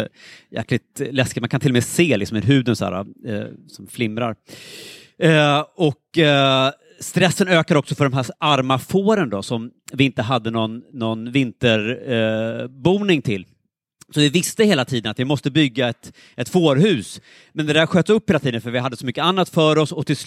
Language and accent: Swedish; Stockholm, Stockholm County, Sweden; på den här tiden då bodde jag i Stockholm, där jag är född och uppvuxen, och där jag liksom en gång tänkte att här kommer jag alltid bo, för att jag var en väldigt urban person